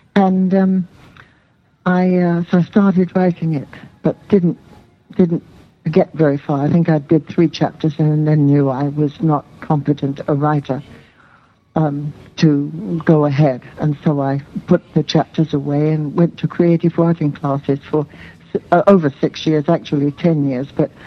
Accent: London, United Kingdom; Well, I was raised in London during the Blitz, the war, World War II Blitz, and it was terrifying for 6 years.

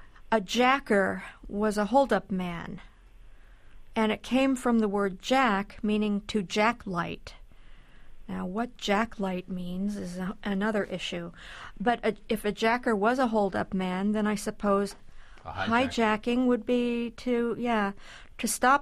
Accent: Midwest, United States; I don't recall ever hearing it when I was growing up in the Midwest. I wonder if it's an Eastern thing, if it's East Coast cities.

